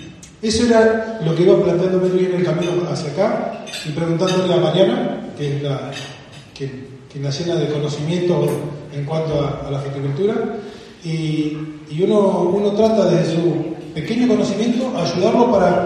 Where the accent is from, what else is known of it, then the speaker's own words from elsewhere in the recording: Argentina; esta realidad de los argentinos que estamos desesperanzados, pero también tenemos esperanza, porque somos así los argentinos